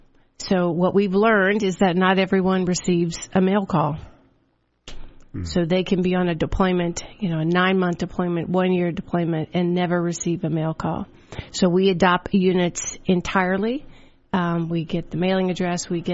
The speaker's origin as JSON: {"language": "English", "town": "Williamsburg", "region": "Virginia", "country": "United States", "lives_now": "State College, United States", "said": "So I'm originally from Williamsburg, Virginia."}